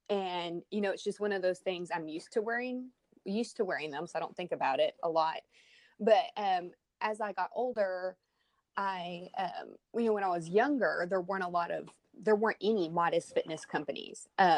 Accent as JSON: {"language": "English", "region": "Texas", "country": "United States", "accent": "southern", "said": "Oh, I'm from Texas."}